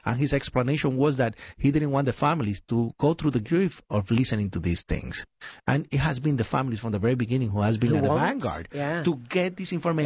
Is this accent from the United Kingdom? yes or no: no; Puerto Rico; born there; I was born in Puerto Rico. It's an island in the Caribbean. Yeah. That is a colony of the United States.